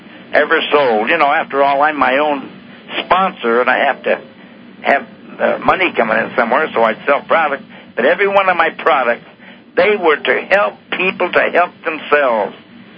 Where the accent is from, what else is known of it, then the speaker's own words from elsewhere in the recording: San Francisco, California, United States; born there; also born or lived in Hollywood; I was born in San Francisco